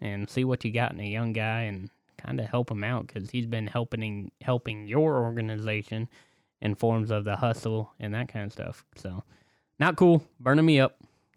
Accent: Siloam Springs, Arkansas, United States; I was born in Silent Springs, Arkansas. Shout out Panthers. And born and raised.

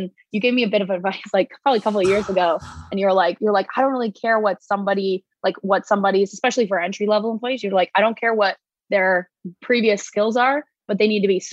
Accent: Toronto, Ontario, Canada; I am moving to Miami this fall. I'm originally from Toronto. We've met in Toronto. We've lived in Toronto for a while. I'm moving south of the border. I'm an East Coast person, definitely.

